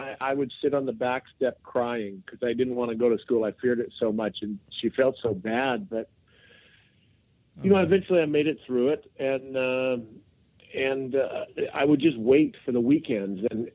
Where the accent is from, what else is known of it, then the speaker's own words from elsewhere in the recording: Saskatchewan, Canada; Well, you know, I grew up in Saskatchewan, right?